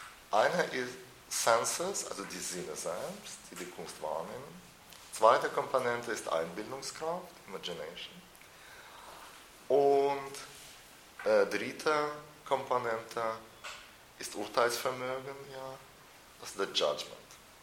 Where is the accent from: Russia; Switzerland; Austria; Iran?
Russia; now in Germany; in Russland, wo ich herkomme